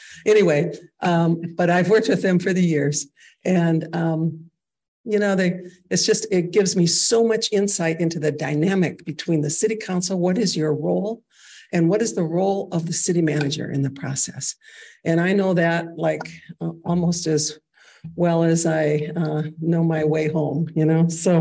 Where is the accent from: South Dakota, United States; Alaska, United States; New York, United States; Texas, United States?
South Dakota, United States; I'm from South Dakota, by the way.